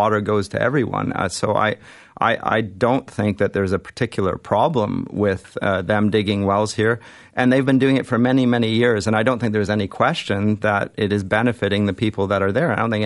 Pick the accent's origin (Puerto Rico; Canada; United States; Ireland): Canada; I would like to think that I'm a Canadian